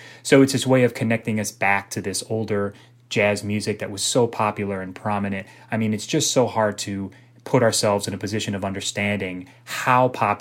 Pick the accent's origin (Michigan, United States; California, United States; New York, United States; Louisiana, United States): Louisiana, United States; New Orleans; I said I grew up in New Orleans, and it's very much a part of me.